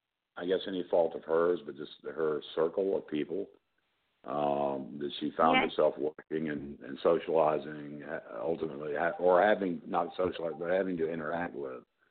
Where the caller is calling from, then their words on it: New York, United States; I'm calling from New York.